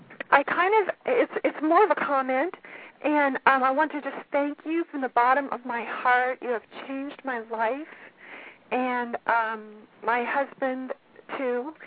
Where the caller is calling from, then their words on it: Little Rock, Arkansas, United States; I'm calling from Little Rock, Arkansas.